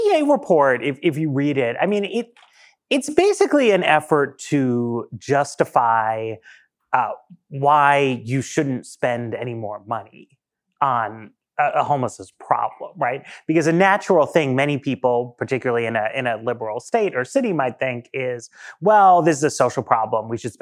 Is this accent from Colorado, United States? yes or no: no; New York, United States; so I grew up in New York in the 80s, and I always feel like I understand where Trump is coming from because we're coming from the same place.